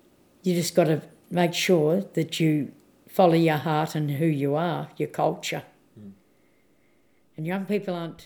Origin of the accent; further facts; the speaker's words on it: Tasmania, Australia; See, where I come from, where I was born and brought up in Tassie